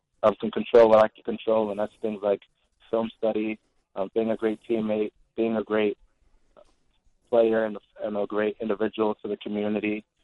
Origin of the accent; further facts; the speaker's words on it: Grafton, United States; also born or lived in London, United Kingdom; I moved actually to my hometown, which I call my hometown now, Grafton, in the middle of 6th grade. I went to Grafton High School